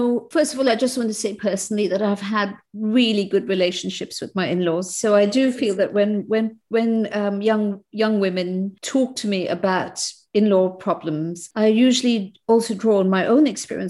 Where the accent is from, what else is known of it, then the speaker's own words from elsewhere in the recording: India; I grew up in India, and my parents were from different communities and different backgrounds, different religions. So my mm-hmm. mother is from Sindh, Hyderabad, Sindh, and my father is Punjabi Sikh.